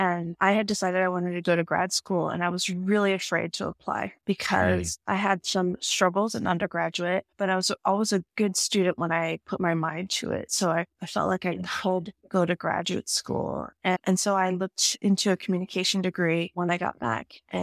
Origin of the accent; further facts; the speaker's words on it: Alaska, United States; So I'm from Alaska. I'm from a village in Northwest Alaska. I'm Inupiat, which is a particular, like a more specific way of saying Inuit.